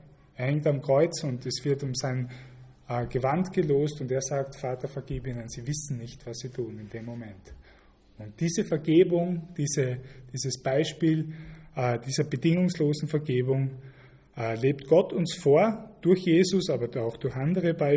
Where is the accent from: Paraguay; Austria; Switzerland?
Austria; Liezen, Styria; zum Bezirksgericht Liezen, dort in Österreich, wo ich herkomme.